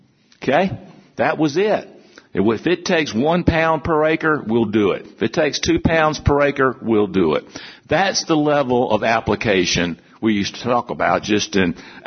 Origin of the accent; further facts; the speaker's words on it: South Carolina, United States; growing up in South Carolina on what we call the coastal plain, which is a very highly productive agricultural area, cotton, corn, tobacco.